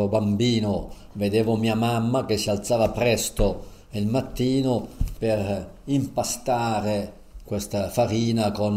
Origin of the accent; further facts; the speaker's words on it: Rionero in Vulture, Basilicata, Italy; Perché tornavo al mio paese d'origine, a Rio Negro, ho visto i luoghi della mia fanciullezza, il campo da calcio, ho visto la stazione dove tutte le mattine prendevo il treno per andare a scuola.